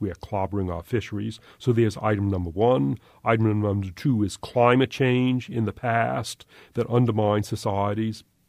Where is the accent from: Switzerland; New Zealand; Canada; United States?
United States; Los Angeles, California; For example, I'm from Los Angeles.